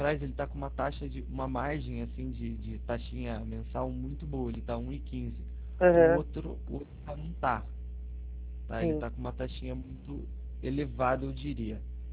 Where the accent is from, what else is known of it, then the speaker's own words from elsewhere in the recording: São Paulo, Brazil; Eu sou da região de Sorocaba.